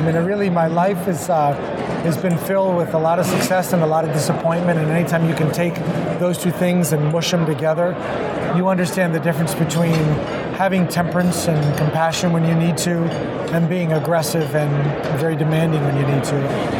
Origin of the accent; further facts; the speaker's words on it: Miami, Florida, United States; Miami, Florida.